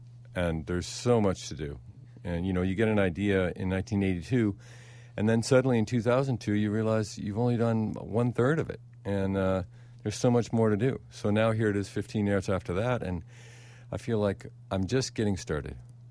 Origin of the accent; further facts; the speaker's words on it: Pacific Northwest, United States; And I was from the Northwest, and I was really involved with Northwest artists.